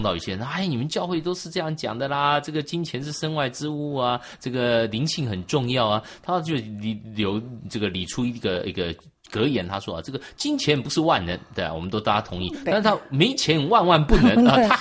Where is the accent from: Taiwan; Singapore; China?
China; 因为很多时候我们中国人特别是这样爱屋及乌